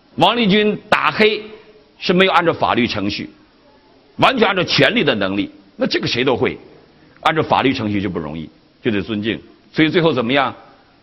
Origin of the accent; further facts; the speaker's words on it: Northeast China, China; accent: Northeastern Mandarin; 一听我们东北话来了